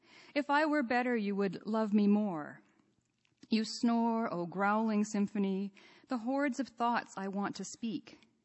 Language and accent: English; Saskatchewan, Canada; I'm from Saskatchewan. We don't have cottage. It's a cabin.